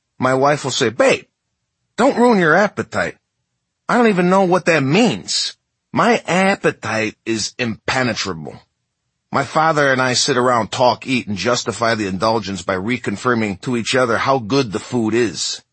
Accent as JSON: {"language": "English", "town": "Chicago", "region": "Illinois", "country": "United States", "said": "My comedy's based on my own life, how I come from Chicago, that I'm the son of an Italian immigrant father"}